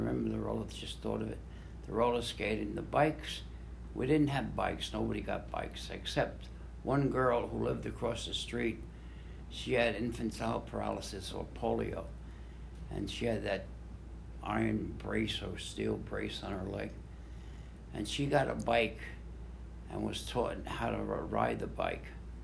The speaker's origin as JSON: {"language": "English", "town": "Manhattan", "region": "New York", "country": "United States", "tie": "born or raised there", "said": "But I feel like I was really lucky to grow up in Manhattan."}